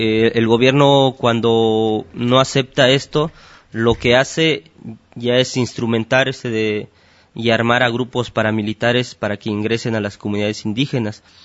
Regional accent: Oaxaca, Mexico; Nosotros somos cuatro compañeros, dos hombres y dos mujeres, que estamos en España, que salimos el 20 de octubre de Oaxaca para hacer una campaña de difusión

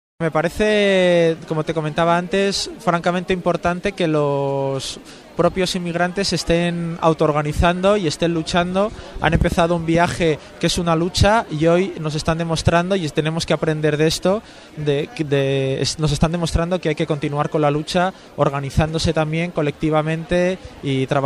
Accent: Spain; de la Red de Apoyo del Ferrocarril Clandestino, y soy español.

